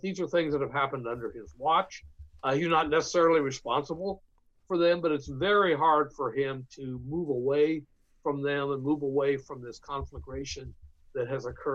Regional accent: Ann Arbor, Michigan, United States; I grew up in Ann Arbor, or was living in Ann Arbor at the time of the Detroit riots.

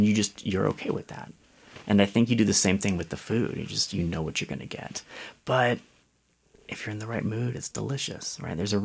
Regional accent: Aiken, South Carolina, United States; the only ones I particularly wanted one from my hometown of Aiken, South Carolina.

